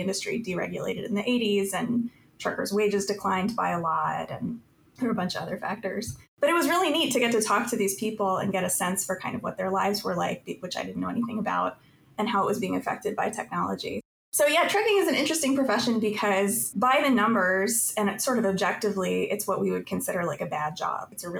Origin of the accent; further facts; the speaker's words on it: Indiana, United States; I'm from Indiana, which has a lot of truck drivers